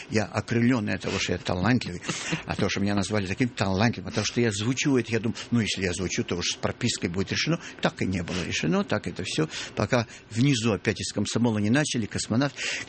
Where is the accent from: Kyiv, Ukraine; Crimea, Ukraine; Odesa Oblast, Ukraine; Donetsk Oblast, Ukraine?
Odesa Oblast, Ukraine; Odesa; Я же приехал из Одессы